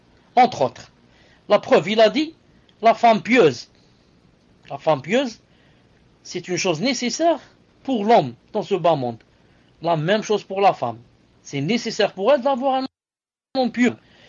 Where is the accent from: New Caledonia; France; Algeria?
Algeria; je l'ai remarqué chez nous en Algérie. En Algérie, jamais on avait besoin de climatiseur.